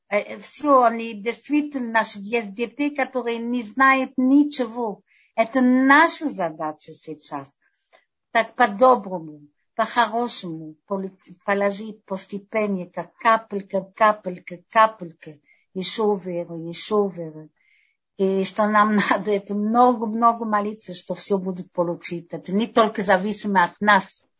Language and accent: Russian; Ukraine; Я помню, я из Украины, я помню, что были свечи на окно из еврея, которые жили в нашем местечке.